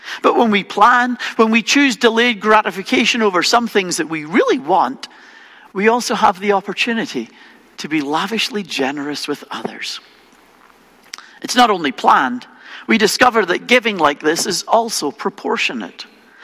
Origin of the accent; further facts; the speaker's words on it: Scotland, United Kingdom; because I'm from Scotland and I'm cheap.